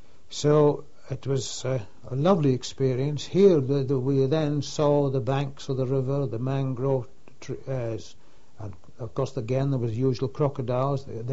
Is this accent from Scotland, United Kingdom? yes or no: yes; Scotland, United Kingdom; to me, being a Scot, of course, again, in my school days, we had learned a little bit about